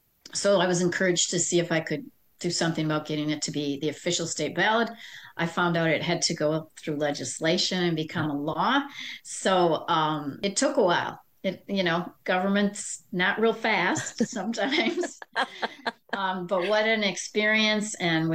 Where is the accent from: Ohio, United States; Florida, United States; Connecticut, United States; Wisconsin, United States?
Wisconsin, United States; also born or lived in Nebraska; So, you know, I grew up in Wisconsin. So, you know, you kind of take for granted all the beauty, unless you move away.